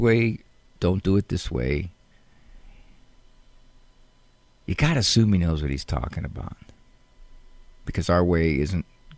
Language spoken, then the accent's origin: English; Canton, Ohio, United States; Very familiar with the area. I grew up in Canton.